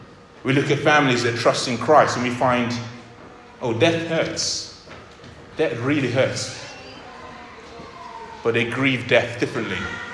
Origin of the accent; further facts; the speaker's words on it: Nigeria; I'm Nigerian, and I know a lot of Nigerians